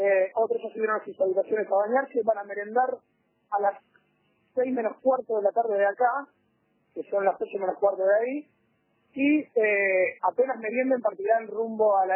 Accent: Uruguay; No comparto eso de primero nosotros porque somos uruguayos.

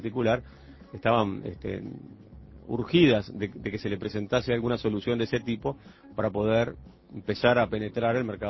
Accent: Uruguay; somos uruguayos, nacimos acá y nos fuimos formando aquí.

